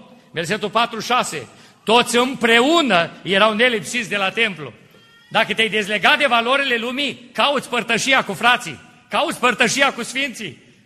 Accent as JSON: {"language": "Romanian", "region": "Moldavia", "country": "Romania", "tie": "born there", "said": "Dacă eu m-am născut în Moldova"}